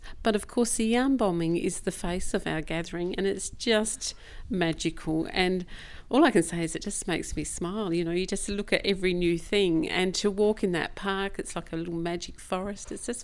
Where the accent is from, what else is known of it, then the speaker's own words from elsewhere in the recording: Port Pirie, South Australia, Australia; But when I first moved back to Port Pirie in 1988, so Piri's my hometown, obviously